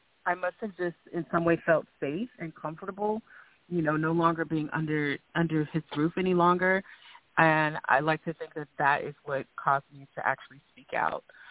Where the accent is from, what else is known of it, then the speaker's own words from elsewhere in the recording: United States; And I am African American, and for those of you who are aware of the cultural significance